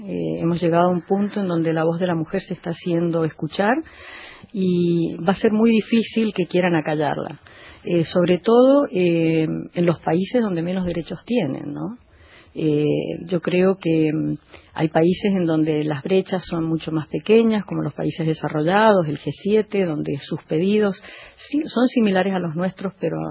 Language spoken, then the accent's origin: Spanish; Argentina; Nosotros, como argentinos